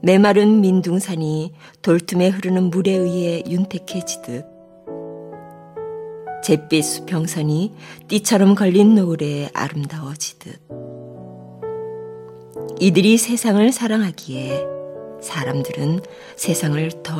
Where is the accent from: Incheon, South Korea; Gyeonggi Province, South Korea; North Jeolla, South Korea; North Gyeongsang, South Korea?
North Gyeongsang, South Korea; Seongju; accent: Gyeongsang dialect; 저는 요즘 사드로 유명해진 성주.